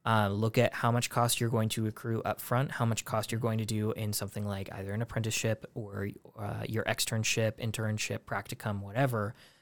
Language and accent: English; Spokane, Washington, United States; also born or lived in San Jose, United States; So I grew up in Spokane for the most part, aside from living overseas for a little bit, but always back here.